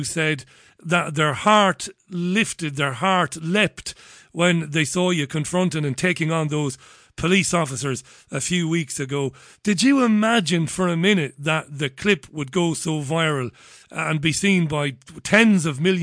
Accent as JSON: {"language": "English", "town": "Waterford", "region": "Munster", "country": "Ireland", "lives_now": "United Kingdom", "said": "I'm speaking to you now from the northwest of the UK, but I'm an Irishman, Pastor. I'm from Waterford City in Ireland."}